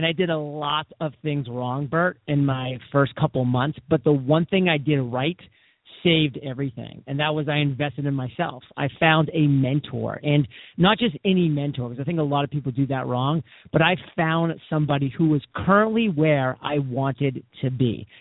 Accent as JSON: {"language": "English", "region": "Maine", "country": "United States", "lives_now": "San Diego, United States", "said": "I was in it for 4 years in both commercial and residential real estate here in San Diego and in my home state of Maine."}